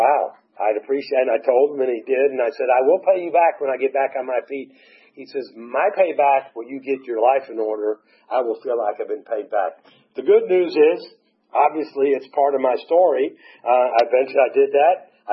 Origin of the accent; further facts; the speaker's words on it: Atlanta, Georgia, United States; I called a dear friend of mine who I grew up with here in Atlanta